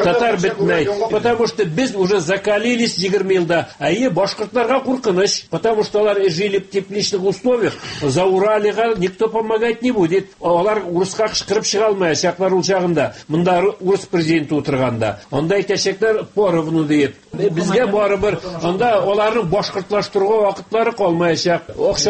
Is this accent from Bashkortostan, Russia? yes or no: yes; Bashkortostan, Russia; Без Татарстан кешеләре түгел. Без Уфа республикасы, Уфа җире кешеләре.